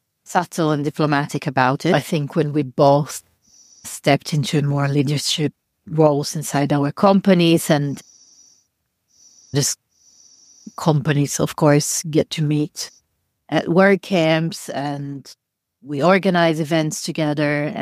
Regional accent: Italy; English is a second language; As you can tell from my accent, I'm extremely Italian.

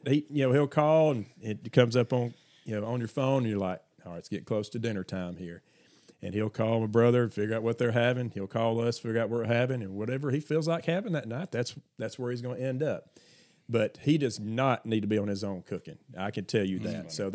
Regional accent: Scottsboro, Alabama, United States; we grew up in Jackson County, in Scottsboro, and we had our share of little trouble.

